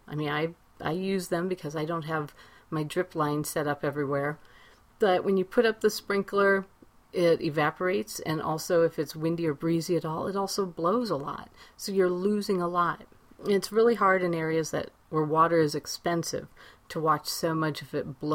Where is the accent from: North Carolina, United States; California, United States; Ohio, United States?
Ohio, United States; Now, when I was growing up in Ohio, we were always taught that you shouldn't water at night because it can promote disease.